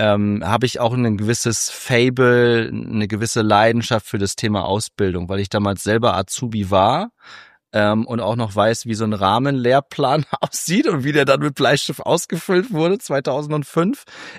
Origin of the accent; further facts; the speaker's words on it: Cloppenburg, Lower Saxony, Germany; damals in meiner Heimatstadt in Kloppenburg